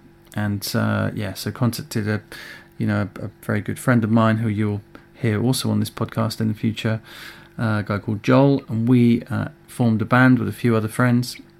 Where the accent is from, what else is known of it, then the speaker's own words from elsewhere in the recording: South East England, United Kingdom; accent: Oxfordshire; possibly as well my regular Oxfordshire accent may have been replaced with a slight Mancunian drawl.